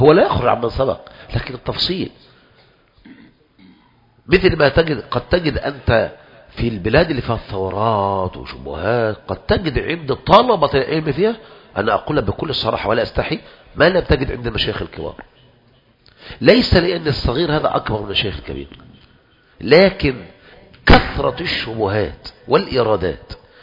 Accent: Egypt; ما احنا كمصريين في غاية الايه يعني

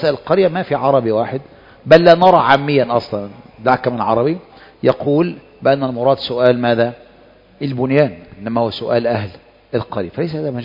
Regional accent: Egypt; احنا مصريين

